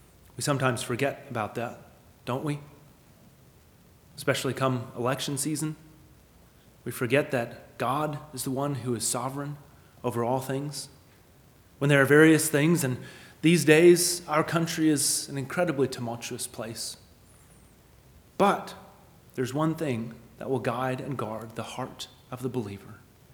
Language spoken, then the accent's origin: English; United States; The best we typically do as Americans, and by the way, I love being an American. I delight to be an American.